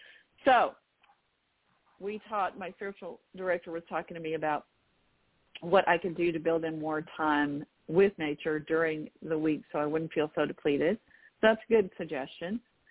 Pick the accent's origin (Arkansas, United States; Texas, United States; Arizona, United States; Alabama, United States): Arkansas, United States; Little Rock; see what was outside on the downtown streets of my hometown, Little Rock, you know, where I work near the state capitol building.